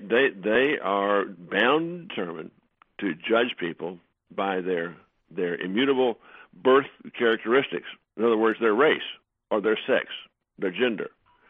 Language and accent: English; Texas, United States; Well, look, I grew up in Texas, and my high school was 25% Hispanic.